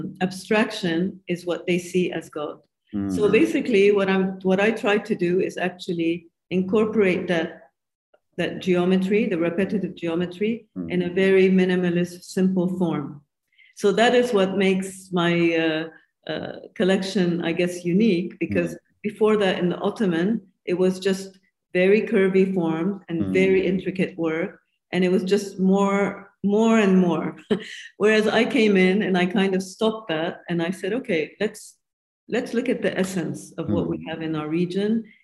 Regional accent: Japan; I grew up in Japan. All my childhood and my high school. My family went to Japan in 1917, so that's over 100 years ago.

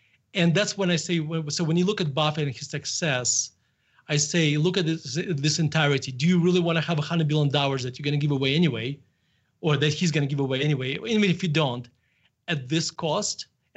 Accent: Russia; accent: Russian; English is a second language; This is my beautiful Russian accent.

